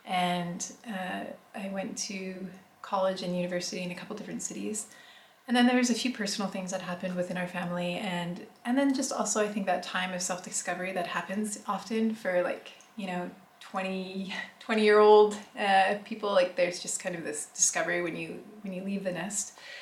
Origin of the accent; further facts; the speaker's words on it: Canada; now in Istanbul, Turkey; I am a Canadian living in Istanbul, Turkey. I converted to Islam in 2006, and I've been living in Istanbul for the last 10 years.